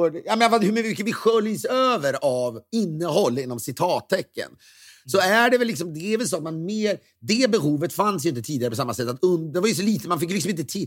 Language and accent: Swedish; Köping, Västmanland County, Sweden; Jag växte upp i Köping.